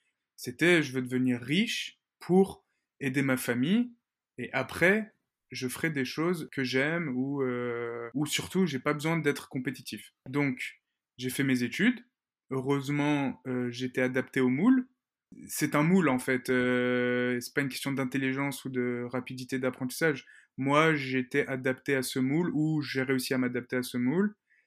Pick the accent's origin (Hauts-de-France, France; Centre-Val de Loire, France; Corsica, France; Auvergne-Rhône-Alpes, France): Auvergne-Rhône-Alpes, France; Rillieux-la-Pape; Moi, j'ai grandi en banlieue de Lyon, Arieux-la-Pape ça s'appelle. J'ai eu une enfance très très très heureuse, une enfance de quartier